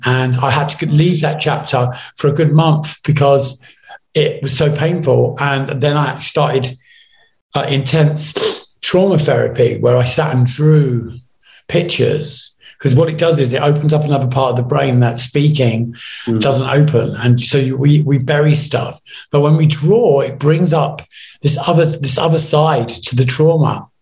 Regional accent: New York, United States; And I talk about growing up in New York and flying, you know, all of that stuff that went with my lifestyle.

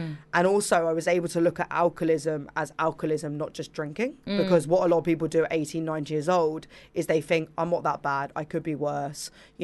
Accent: East of England, United Kingdom; I came from an amazing family. I grew up in Hertfordshire, two brothers and sister

